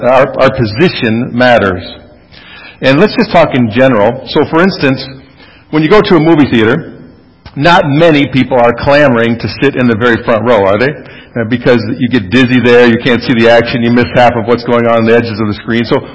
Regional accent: Grand Rapids, Michigan, United States; and I'm from Grand Rapids, and so there's a lot of city lights and various things.

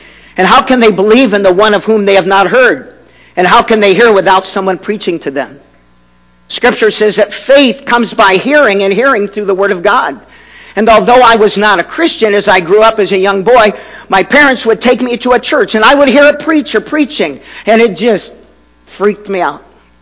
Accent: Key West, Florida, United States; As a young boy growing up in Key West, Florida, I would lay on my back out in a field next to the ocean

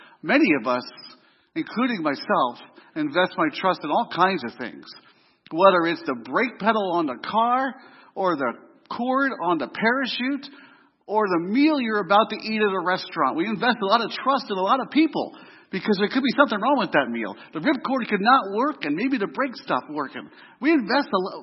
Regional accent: East Coast, United States; Now, I said this the last time I was here, but I'm from the East Coast. And when I see a speed bump, I speed up.

